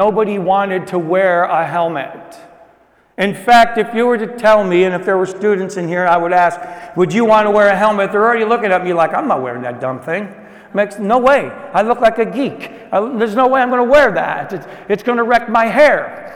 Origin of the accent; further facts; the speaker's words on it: Florida, United States; I'm from Florida. It's a country just south of Georgia.